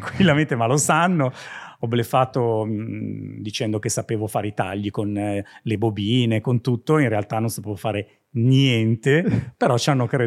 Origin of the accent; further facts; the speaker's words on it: Seregno, Lombardy, Italy; una radio privata, sempre del mio paese, fuori Milano